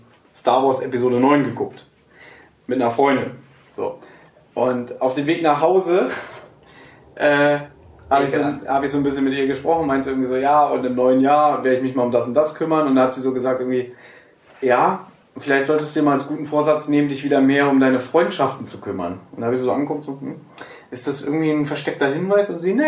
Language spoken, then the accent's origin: German; Berlin, Germany; wir sind ja Berliner, wir leben ja in Berlin.